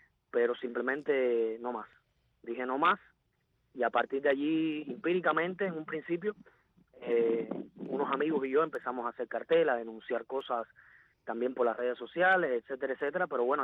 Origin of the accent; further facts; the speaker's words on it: Camagüey, Cuba; also born or lived in Havana; Yo soy originario de Camagüey, aunque vivía en Ciudad de La Habana.